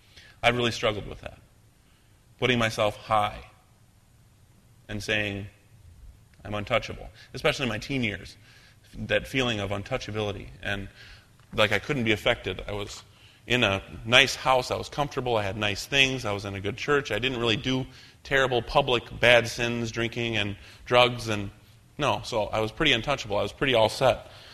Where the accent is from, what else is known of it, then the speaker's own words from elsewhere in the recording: Michigan, United States; like a boy growing up in West Michigan, his hand is there guiding every little detail